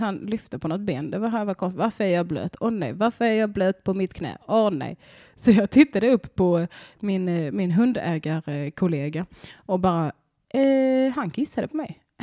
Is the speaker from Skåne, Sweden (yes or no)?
yes; Skåne, Sweden; För jag är från Skåne.